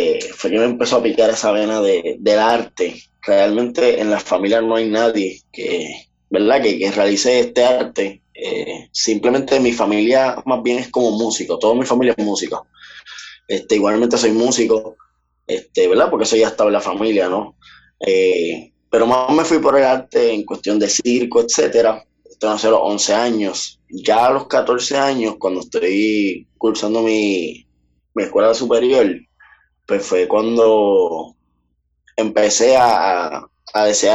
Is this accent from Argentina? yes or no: no; Bayamón, Puerto Rico; Pues mira, soy del pueblo de Bayamón, del Chicharrón. Actualmente tengo 20 años.